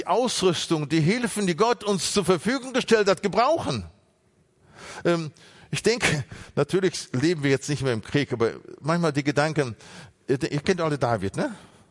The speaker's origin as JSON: {"language": "German", "town": "Halver", "region": "North Rhine-Westphalia", "country": "Germany", "said": "Ich komme ja aus dem Sauerland, auch hier nebenan, aus Halver, Bever"}